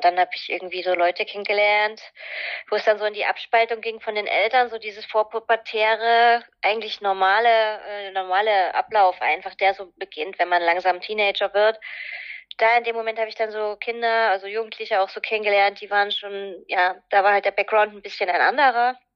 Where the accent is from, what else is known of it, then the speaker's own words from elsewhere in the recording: Saxony, Germany; Ja, also ich komme aus Oberlausitz, genau. Also Oberlausitz ist halt so dort Dreiländereck, die Ecke da. Mhm. Und genau, bei Bautzen, ja, bin in einer Kleinstadt aufgewachsen.